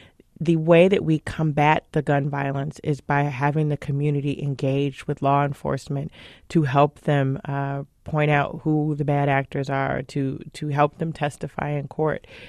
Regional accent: Chicago, Illinois, United States; You know, I grew up here. I grew up in the Cabrini-Green housing projects back in the 70s and 80s when it was one of the most notorious housing projects in the country.

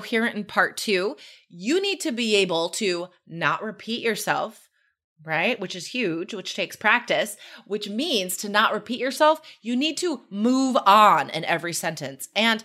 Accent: United States; then you can find like high desert, which is like where I grew up near Lake Tahoe.

